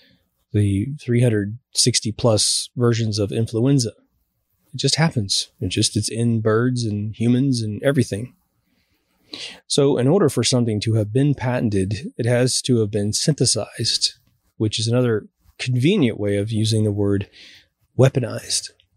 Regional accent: Midwest, United States; I grew up in the Midwest where kids are raised to be extremely respectful because it's a little tiny town, right?

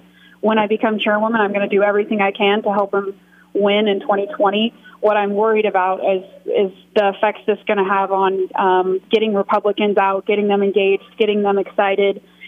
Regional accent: Nevada, United States; I mean, growing up in Nevada, I know a ton of people who do pretty well in this state financially

